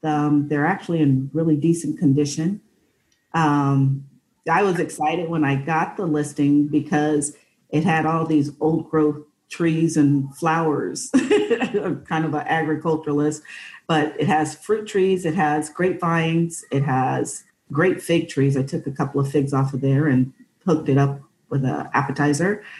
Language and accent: English; Marin City, California, United States; also born or lived in Rohnert Park, California; I grew up in Northern California, originally from Marin City, California. My family moved into Rohnert Park in the 1970s.